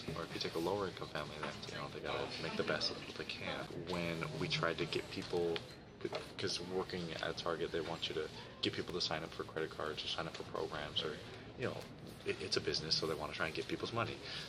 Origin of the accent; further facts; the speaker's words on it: Santa Ana, California, United States; Growing up in Santa Ana, I was kind of pressured to learn Spanish.